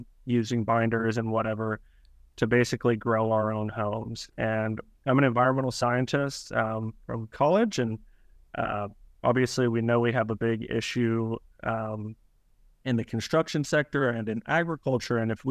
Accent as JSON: {"language": "English", "region": "Texas", "country": "United States", "tie": "born or raised there", "said": "I grew up in Texas."}